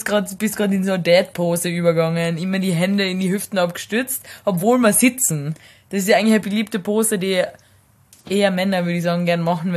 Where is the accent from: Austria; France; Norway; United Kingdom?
Austria; Tyrol; Also, ich war am Wochenende in Lienz, nicht in meiner, also in der Nähe von meiner Heimat, aber nicht wirklich in meiner Heimat.